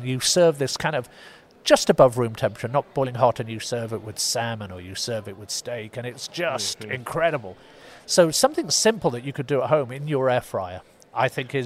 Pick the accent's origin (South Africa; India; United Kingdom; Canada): United Kingdom; I come from Britain